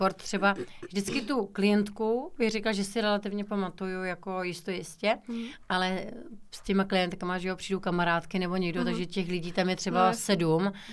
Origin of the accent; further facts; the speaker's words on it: Čejkovice, South Bohemian Region, Czechia; Pocházím z vesnice kousek od Budějovic. Na základní školu jsem dojížděla sem do Budějovic, takže bych řekla, že prakticky jsem v Budějovicích vyrůstala, ale narodila jsem se tady, ale že naši mají tady v Čejkovicích baráček, aha, takže jsem vlastně pocházím z Čejkovic.